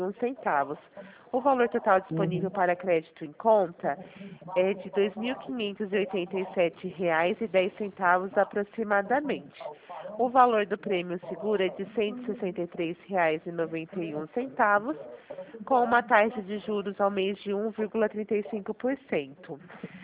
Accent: Araraquara, São Paulo, Brazil; sou de Araraquara

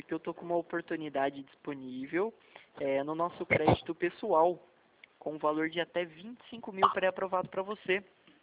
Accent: São José dos Campos, São Paulo, Brazil; Eu sou de São José dos Campos, né?

